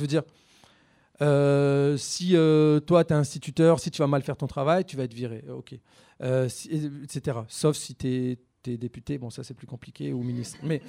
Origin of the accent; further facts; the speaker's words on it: Roubaix, Hauts-de-France, France; je repense surtout quand je repense à mon enfance à Roubaix